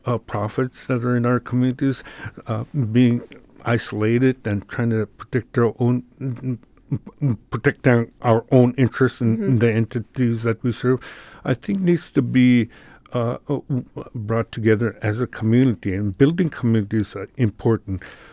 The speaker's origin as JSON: {"language": "English", "region": "Alaska", "country": "United States", "first_language": "Yupik", "second_language": "English", "said": "I've been Yupik was my first language, and I like to translate the what the elders are saying."}